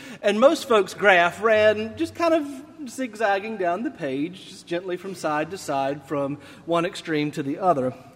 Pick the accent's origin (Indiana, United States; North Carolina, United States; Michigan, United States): North Carolina, United States; Charlotte; Now, you have to remember, I'm from Charlotte, which at one point was the home of PTL Ministries